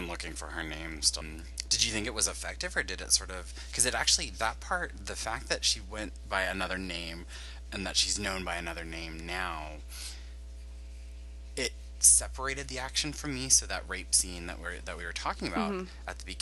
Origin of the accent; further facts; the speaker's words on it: the South, United States; I'm sure the reason I didn't face these two books specifically is because I grew up in the South.